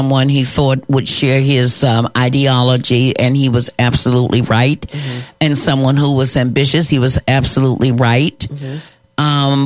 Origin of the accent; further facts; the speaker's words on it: New York, United States; I'm from New York, too. I'm a New Yorker